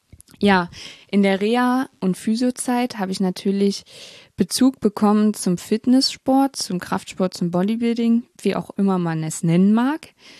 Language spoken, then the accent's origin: German; Barby, Saxony-Anhalt, Germany; also born or lived in Magdeburg; ich bin 21 Jahre jung und habe 3 Geschwister. Ich bin in Magdeburg in Sachsen-Anhalt geboren und in der Nähe aufgewachsen, in einem Ort namens Barbie. Barbie wird übrigens mit Y geschrieben und nicht wie die Barbie-Puppe.